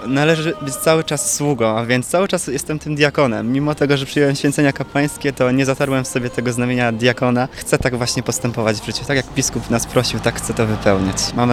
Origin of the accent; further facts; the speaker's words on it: Karłowice Wielkie, Opole Voivodeship, Poland; pochodzę z parafii pod wezwaniem świętej Marii Magdaleny w Karłowicach Wielkich.